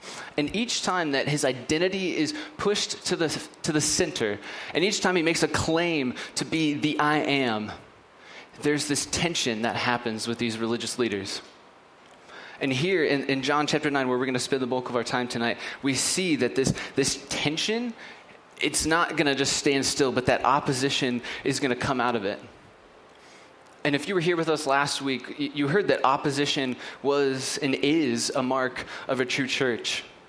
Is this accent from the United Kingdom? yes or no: no; United States; But in just like a few weeks, we're going to do it all over again because we're American and Christmas.